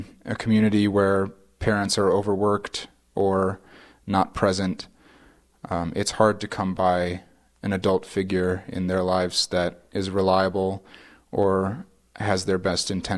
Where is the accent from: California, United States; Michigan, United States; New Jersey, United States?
Michigan, United States; Livonia; I grew up in Livonia, Michigan, a suburb of Detroit.